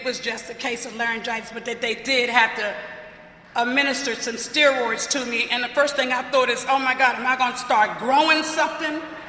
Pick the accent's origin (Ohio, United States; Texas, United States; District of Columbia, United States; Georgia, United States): District of Columbia, United States; Washington; I come from the Washington, D.C. area, come from a family of about seven family members